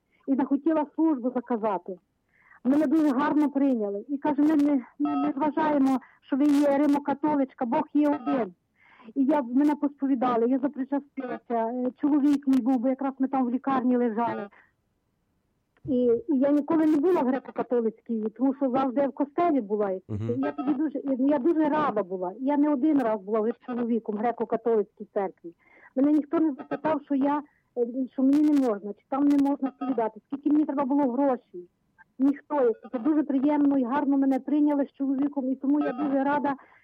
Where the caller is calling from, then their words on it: Vinnytsia Oblast, Ukraine; я з Вінницької області.